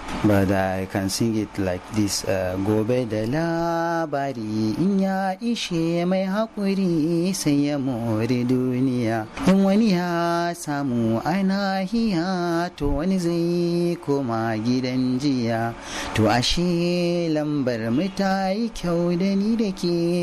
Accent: Jos, Plateau, Nigeria; born there; I was born in Jos Plateau State. I have attended my primary school at Jos Township School and secondary.

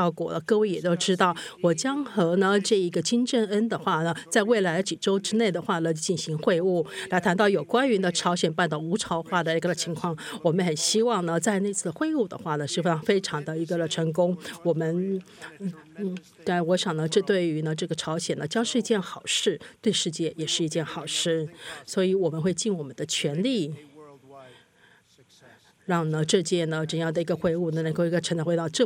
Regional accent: United States

